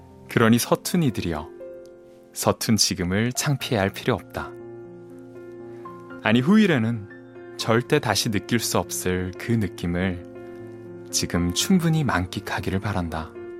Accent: Ulsan, South Korea; 저는 그 고향이 울산이다 보니까 그 고등학교 때 공부하기 힘들 때 버스 타고 30분만 가면 나오는 바다 이름이 해운대였었어요.

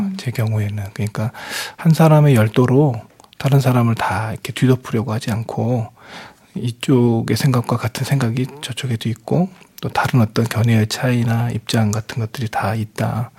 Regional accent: Jeolla, South Korea; 저는 고향이 전라도라서요.

